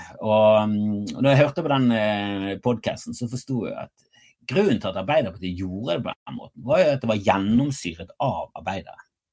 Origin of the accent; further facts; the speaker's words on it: Bergen, Vestland, Norway; Det var ikke så langt under der jeg vokste opp.